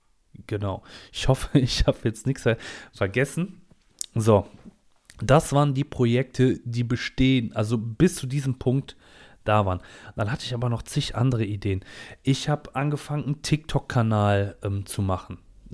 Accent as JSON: {"language": "German", "region": "Rhineland", "country": "Germany", "said": "ich komme aus dem Rheinland, ne?"}